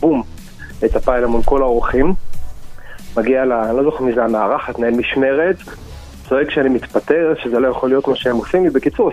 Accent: Netanya, Central District, Israel; אז אני מדבר על גיל 16, גדלתי בעיר נתניה

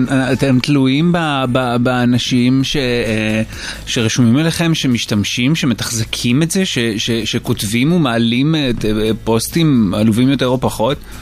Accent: Hod HaSharon, Central District, Israel; כשאני גדלתי בהוד השרון, שזה היה, אני חושב, עד גיל... 9-10

